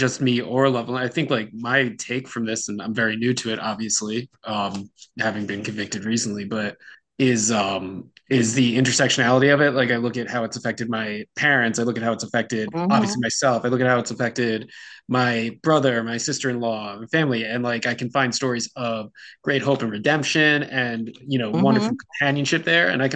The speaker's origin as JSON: {"language": "English", "region": "New Jersey", "country": "United States", "tie": "born or raised there", "said": "So I transferred back to my home state of New Jersey."}